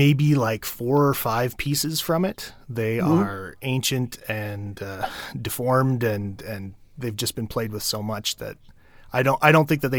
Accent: Ottawa, Ontario, Canada; I was living with a roommate in an apartment in my hometown of Ottawa, Ontario, which is also where I went to university and where Ryan and I met.

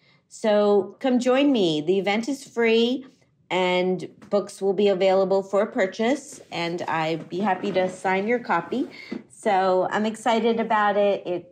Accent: Miami, Florida, United States; That is Coconut Grove, which is near where I grew up in Miami and still where my parents live.

